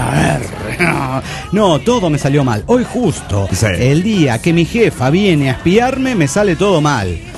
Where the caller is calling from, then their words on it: La Paz, Bolivia; de La Paz, Bolivia.